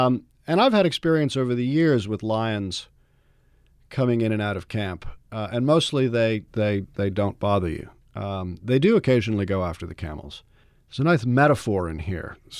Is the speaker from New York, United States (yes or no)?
yes; New York City, New York, United States; You know, I'm from New York City, as you know, mm-hmm. originally.